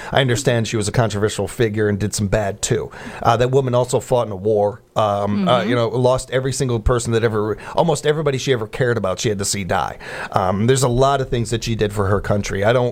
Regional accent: United Kingdom

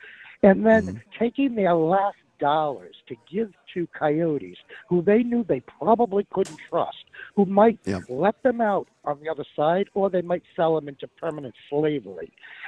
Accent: Rhode Island, United States; now in Detroit, United States; I'm from Rhode Island originally, but I'm all Detroit.

